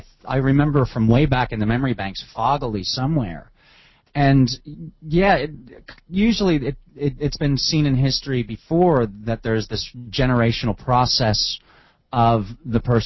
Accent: New Jersey, United States; I grew up in Jersey, so I kind of know where you're coming from

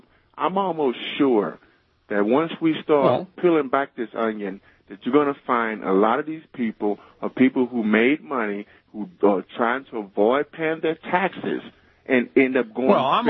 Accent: United States; You know, I am an American. I'm entitled to express my.

